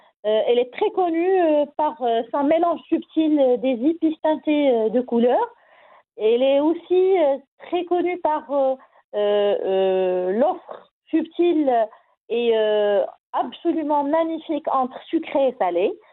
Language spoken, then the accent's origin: French; Morocco; chaque rituel, chaque occasion, chaque événement chez nous au Maroc est lié à une préparation bien distincte